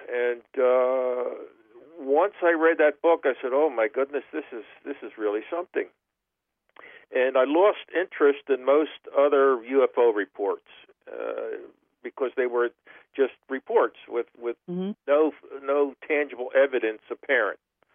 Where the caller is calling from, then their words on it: Huntingdon Valley, Pennsylvania, United States; I'm calling in from just outside of Philadelphia, Pennsylvania, a little township, Huntington Valley, Pennsylvania.